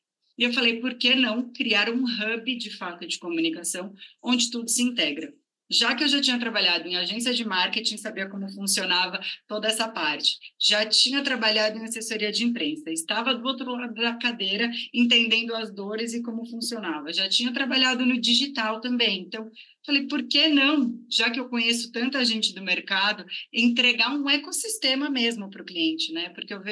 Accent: São Paulo, Brazil; Eu sou daqui mesmo, de São Paulo, nasci e morei a vida toda aqui, morei uma temporada fora do país, mas fazendo um intercâmbio curto aí, mas morei sempre a vida toda aqui em São Paulo.

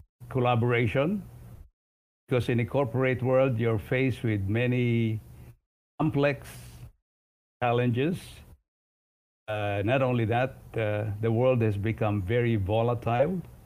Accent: Philippines; The only thing that keeps me in the Philippines is I'm a Filipino, and I'd like to be in the Philippines, and I'm not a second-rate citizen here.

